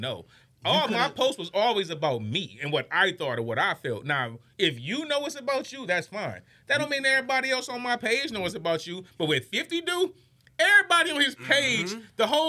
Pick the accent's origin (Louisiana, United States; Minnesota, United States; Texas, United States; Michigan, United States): Michigan, United States; Y'all know I'm from Michigan, you know what I'm saying?